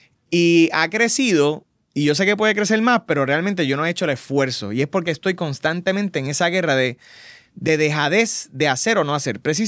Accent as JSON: {"language": "Spanish", "town": "Ponce", "country": "Puerto Rico", "said": "porque soy de Ponce."}